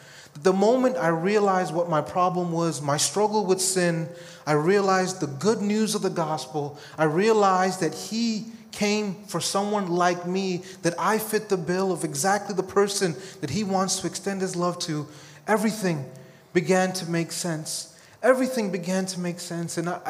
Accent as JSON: {"language": "English", "town": "Bronx", "region": "New York", "country": "United States", "tie": "born or raised there", "said": "growing up in the Bronx was very unique because as an Indian kid, you were actually the minority there."}